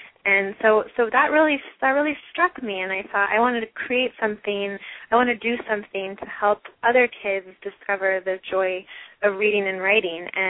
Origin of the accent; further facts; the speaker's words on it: Ventura, California, United States; especially here in my hometown of Ventura and in inner city Los Angeles, we have an active chapter.